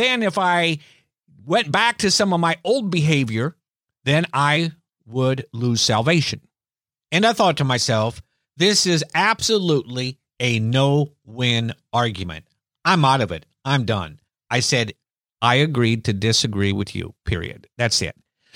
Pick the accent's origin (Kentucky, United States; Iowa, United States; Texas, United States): Iowa, United States; now in Biloxi, United States; I grew up in Iowa, and I was sent to Keesler Air Force Base, never heard of Biloxi, Mississippi, but I fell in love with it.